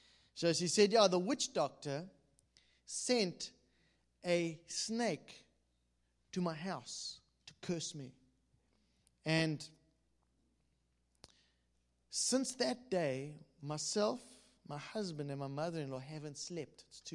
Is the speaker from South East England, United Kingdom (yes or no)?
no; London, United Kingdom; they put me in this lovely 5-star hotel in East London. I feel terrible. I mean, it's my hometown.